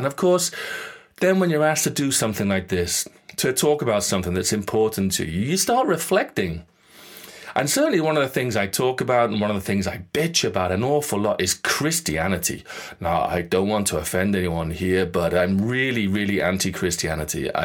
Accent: United Kingdom; I bitch about politics, and hey, I'm British.

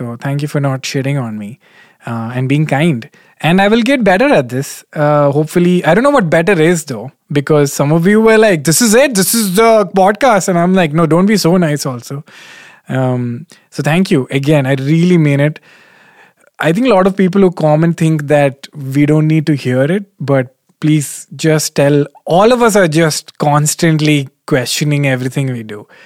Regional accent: South India, India; I'm South Indian, so I keep saying how.

